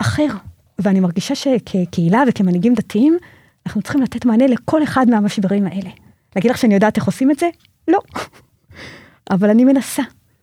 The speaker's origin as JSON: {"language": "Hebrew", "town": "Haifa", "region": "Haifa District", "country": "Israel", "said": "אני חיפאית"}